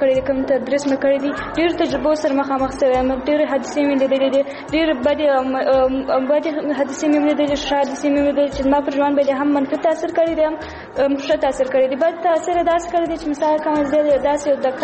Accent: Kandahar, Afghanistan; د کندهار شهر اوسیدونکی یم د لسم ټولګي زده کوونکی یم

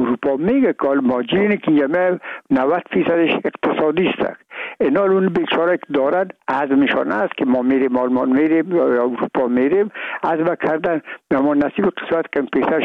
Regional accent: Afghanistan; میگم ما افغان هستیم، تذکره خود را ناوردیم

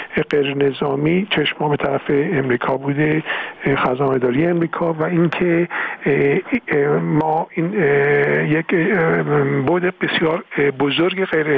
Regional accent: Iran; این مسئله رو به عنوان یک ایرانی، نه نقش دیگه کلاه دیگه رو سر من نبود، من مطرح کردم

